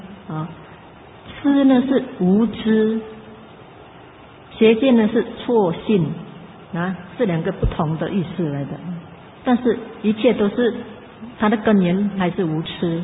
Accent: China; 我想我们中国人呢，也很多相信这个灵魂我见，包括很多佛教徒。

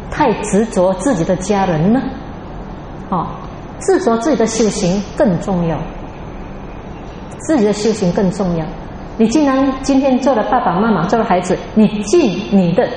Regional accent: China; 这个家我们中国人很注重

